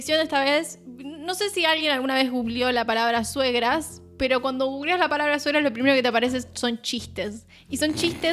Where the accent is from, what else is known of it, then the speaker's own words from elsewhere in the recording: Argentina; Porque somos argentinos, todos amamos los chismes